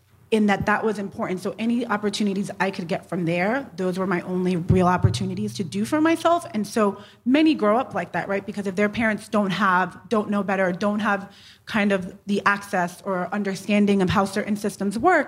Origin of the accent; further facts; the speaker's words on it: New York, United States; I know growing up in New York, you know, I didn't go to a museum unless it was as a school trip.